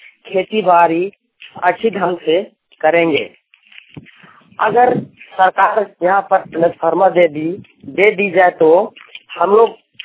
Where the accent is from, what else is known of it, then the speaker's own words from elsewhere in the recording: Dumarbera, Jharkhand, India; ग्राम लुरुंगा, टोला डुमरबेड़ा, जिला हजारीबाग, झारखंड, पोस्ट गोसाई बलिया, थाना बड़का गांव का रहने वाला हूँ।